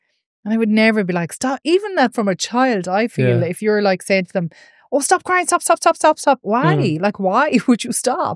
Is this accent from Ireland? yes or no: yes; Ireland; we as Irish people, or even not even just Irish, it's worldwide.